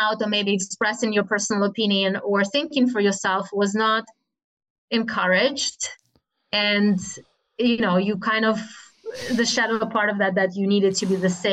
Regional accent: Russia; And so when I was growing up in Russia, it was not necessarily something unusual

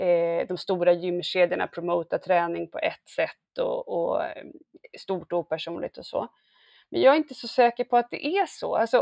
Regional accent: Stockholm, Stockholm County, Sweden; där har vi som stockholmare... en fördel

